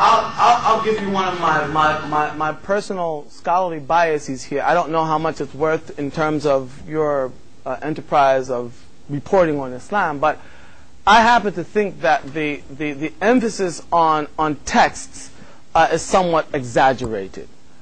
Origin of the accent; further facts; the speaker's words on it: Philadelphia, Pennsylvania, United States; I mean, I think from Philadelphia. I mean, that's my hometown.